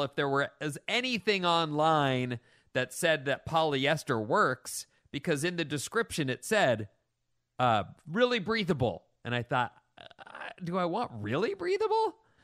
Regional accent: Minnesota, United States; Ketchup on noodles is a Midwest thing. I grew up in Minnesota, and my mom used to make buttered noodles with salt and pepper

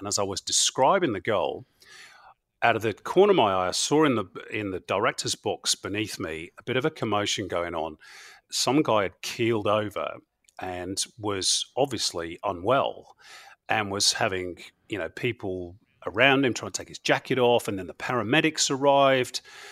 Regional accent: England, United Kingdom; Now, for a kid growing up in England, you know, that's something really special.

